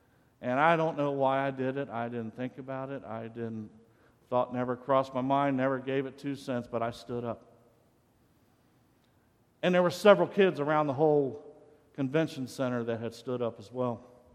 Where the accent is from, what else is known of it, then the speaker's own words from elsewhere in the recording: Jamestown, United States; also born or lived in Chicago; ended up living in Chicago for a while. That's a big jump from growing up in Jamestown, let me tell you.